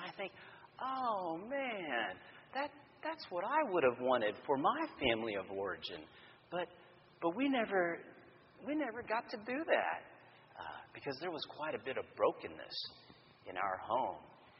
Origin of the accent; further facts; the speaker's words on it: Houston, Texas, United States; born there; I was born here in Houston. My mom was born in Texas.